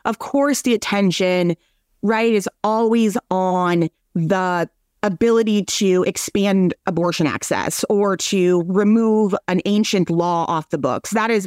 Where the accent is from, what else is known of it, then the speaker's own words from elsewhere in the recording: Minnesota, United States; They really took what I would say, and I'm from Minnesota, like a very pragmatic approach